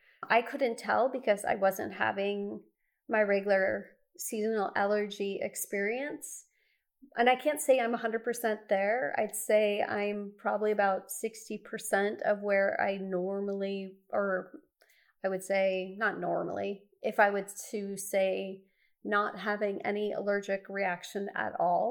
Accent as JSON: {"language": "English", "region": "Midwest", "country": "United States", "tie": "born or raised there", "said": "I grew up in the Midwest, so I'm sure I'm being exposed to a lot of different things that I didn't grow up with."}